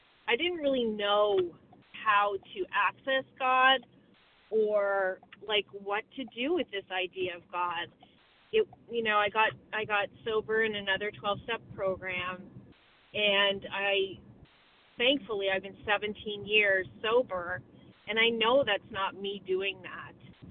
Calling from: Vermont, United States; from Vermont.

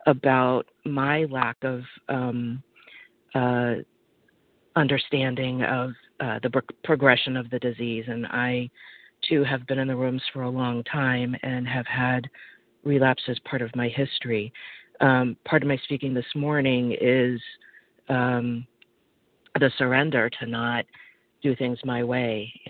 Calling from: Boston, Massachusetts, United States; in Boston, compulsive overeater.

